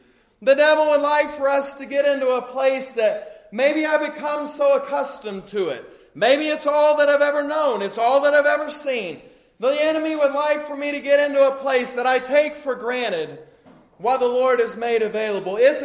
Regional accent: Guthrie, Oklahoma, United States; if I tell someone I'm from Guthrie, it doesn't mean a whole lot. But if I say I'm from Oklahoma, they most of the time know where that is.

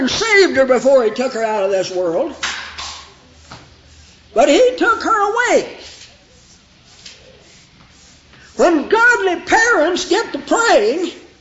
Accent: Shawnee, Oklahoma, United States; Her mother was in my father's congregation where I grew up in Shawnee, Oklahoma.

